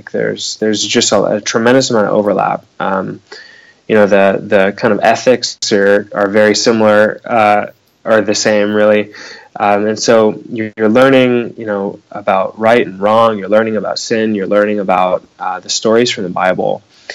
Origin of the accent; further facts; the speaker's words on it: Sacramento, California, United States; now in San Francisco, United States; I'm a California boy. I grew up born and raised in Sacramento, and ended up in San Francisco